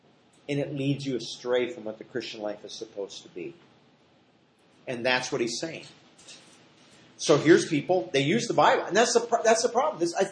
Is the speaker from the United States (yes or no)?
yes; Iowa, United States; back where my wife and I grew up in Iowa.